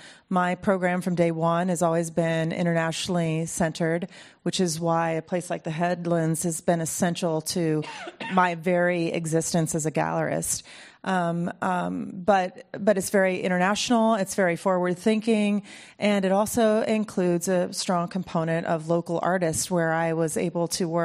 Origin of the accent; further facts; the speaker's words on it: Ohio, United States; I grew up in Ohio in a place that was completely devoid of culture, unless you count sports